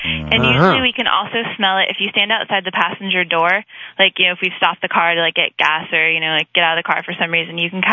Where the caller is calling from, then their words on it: Alexandria, Virginia, United States; I'm calling from Alexandria, Virginia.